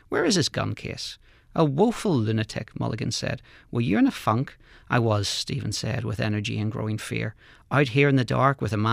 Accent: Belfast, Northern Ireland, United Kingdom; and is from my hometown, and we share an optometrist in Belfast

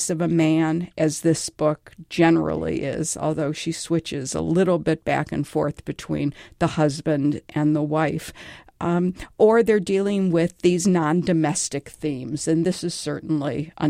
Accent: Detroit, Michigan, United States; born there; Well, Marcia, I was born in Detroit

